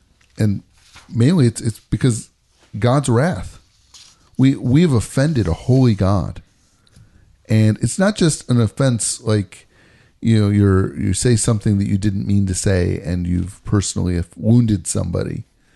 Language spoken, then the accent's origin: English; Chicago, Illinois, United States; No, I didn't go to the Cowboy Hall of Fame. I'm from Chicago. Why would I do that?